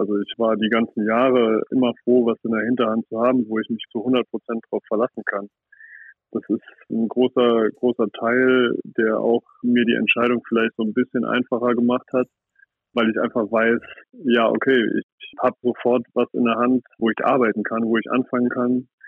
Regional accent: Saarlouis, Saarland, Germany; Also ich komme aus Saarlouis, aus dem Saarland, und ich habe da das Handballspielen gelernt

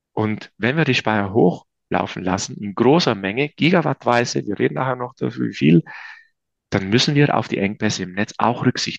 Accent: Trentino-Alto Adige, Italy; now in Munich, Germany; ich bin ja aus Südtirol, aus einem Bergbauerndorf.

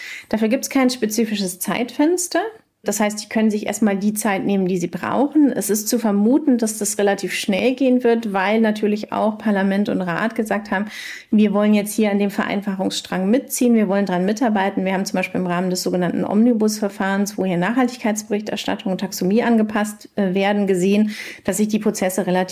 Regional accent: Cologne, North Rhine-Westphalia, Germany; als Kölnerin war es noch schlimmer sozusagen.

